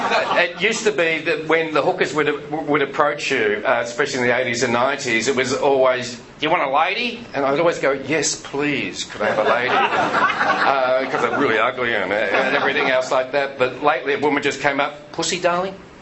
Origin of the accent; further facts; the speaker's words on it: Melbourne, Victoria, Australia; when you go down to Melbourne, and I'm from Melbourne, you go down to St Kilda